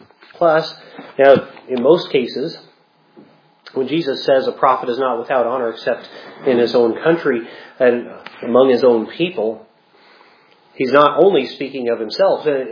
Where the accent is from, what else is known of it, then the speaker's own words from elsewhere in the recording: Sorrento, Illinois, United States; the last I knew that Sorrento, Illinois, my hometown, has about 600 people. The sign said 650 when I was growing up.